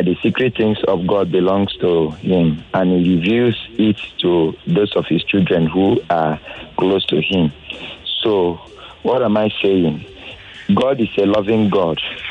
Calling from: Amuwo, Lagos, Nigeria; I'm calling from Amuwo.

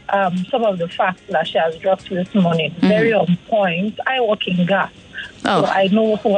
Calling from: Allen, Lagos, Nigeria; I'm calling from Allen.

